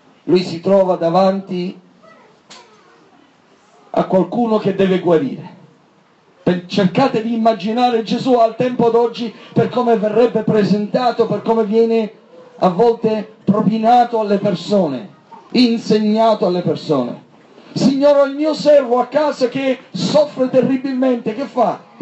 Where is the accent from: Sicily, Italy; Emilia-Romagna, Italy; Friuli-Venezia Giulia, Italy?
Sicily, Italy; Catania; Io vengo da Catania, lavoro molto nei quartieri a rischio, i quartieri un po' come Scampia, sapete, questi quartieri tipo quartieri spagnoli, eccetera, eccetera, questi quartieri molto pesanti da un certo punto di vista, molta delinquenza